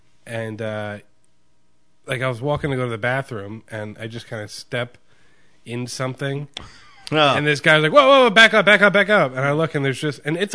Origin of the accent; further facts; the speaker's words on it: New Jersey, United States; Yeah, we're from Jersey.